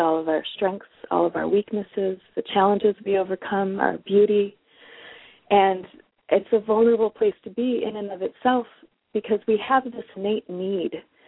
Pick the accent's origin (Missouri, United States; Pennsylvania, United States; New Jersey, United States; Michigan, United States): Michigan, United States; Detroit; I'm originally from Detroit, and Detroit people are often very outspoken, and so there is definitely part of that within the way that I was raised to be outspoken.